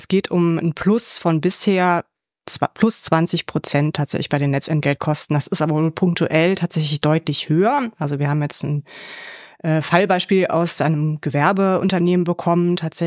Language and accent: German; Bergisch Gladbach, North Rhine-Westphalia, Germany; Ja, aus meiner Heimatstadt.